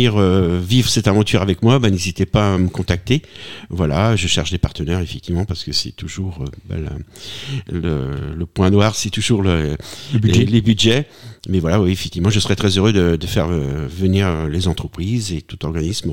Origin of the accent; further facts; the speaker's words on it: Le Mans, Pays de la Loire, France; on est originaire du même quartier du Mans